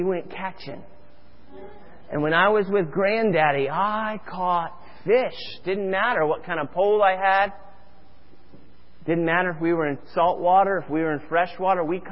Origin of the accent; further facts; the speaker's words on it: Florida, United States; For many of you, you know I'm from Florida.